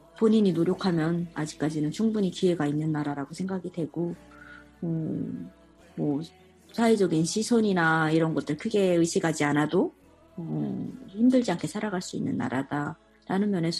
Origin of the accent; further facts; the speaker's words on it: South Korea; 나 한국에서 왔어